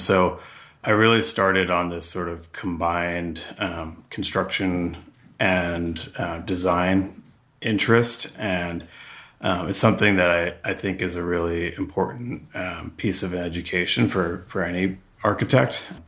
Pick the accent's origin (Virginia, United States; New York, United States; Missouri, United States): New York, United States; Rye; I grew up in Rye, New York, which is a town about 45 minutes north of Manhattan on the east coast of the United States.